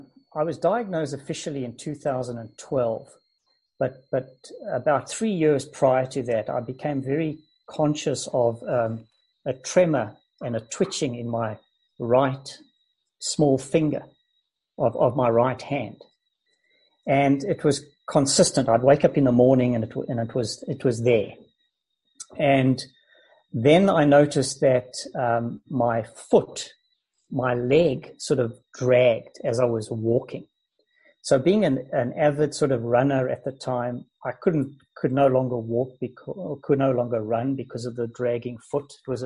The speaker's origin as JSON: {"language": "English", "country": "South Africa", "tie": "born or raised there", "also_born_or_lived": "New Zealand", "moved": "as an adult", "lives_now": "Canada", "said": "I was born in South Africa and grew up and was educated in Johannesburg and Cape Town in South Africa and qualified as a lawyer. And then left South Africa to live in New Zealand and lived there for about 5 years and have been in Canada for the last 25 years."}